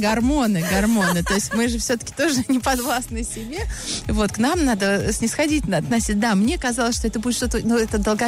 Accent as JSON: {"language": "Russian", "region": "Moscow", "country": "Russia", "tie": "born there", "said": "Да, я родилась в Москве."}